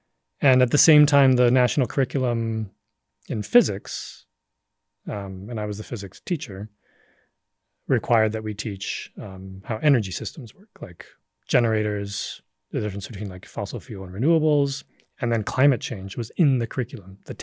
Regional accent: Wisconsin, United States; also born or lived in Michigan; Wisconsin and Michigan.

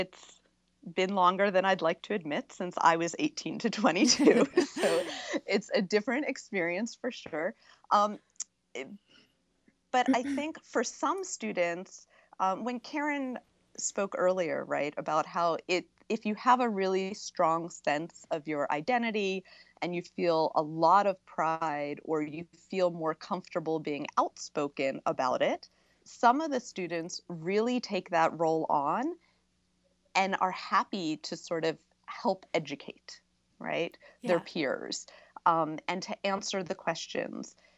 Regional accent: Philadelphia, Pennsylvania, United States; I grew up in Philadelphia.

